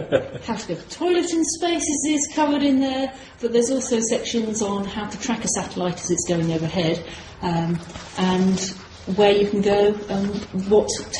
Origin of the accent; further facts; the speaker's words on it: Folkestone, South East England, United Kingdom; also born or lived in Portsmouth / Lancaster / Newcastle / Manchester; now in Isle of Wight, United Kingdom; Born in Portsmouth, brought up in Folkestone, went to university in Lancaster, sponsored by a company in Newcastle, so worked over there, moved back to Manchester for a job, and now I'm living on the Isle of Wight.